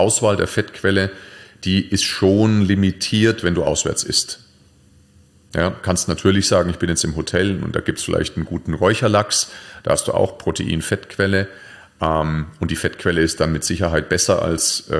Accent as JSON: {"language": "German", "town": "Nuremberg", "region": "Bavaria", "country": "Germany", "said": "ich komme ja aus Nürnberg, Nürnberger Bratwurst finde ich sensationell"}